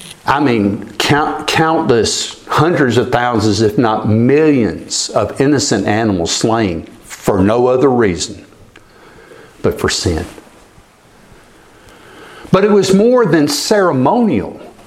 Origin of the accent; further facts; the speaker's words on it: Fairfax, Alabama, United States; We would start to see, this is why I was raised in Fairfax, Alabama. This is why I moved among textile workers.